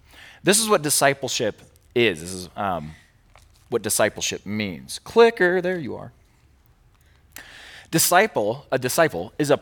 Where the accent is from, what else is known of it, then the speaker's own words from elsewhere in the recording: Iowa, United States; moved away as an adult; also born or lived in California; I grew up in Iowa, which is in the middle of the country.